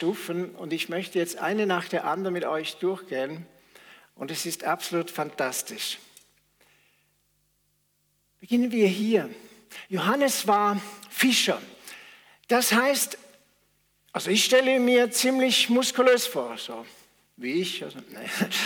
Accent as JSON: {"language": "German", "town": "Flawil", "region": "St. Gallen", "country": "Switzerland", "tie": "born or raised there", "said": "Ich bin in Flawil aufgewachsen, so etwa einem Dorf war damals etwa 8.000, 9.000 Einwohner."}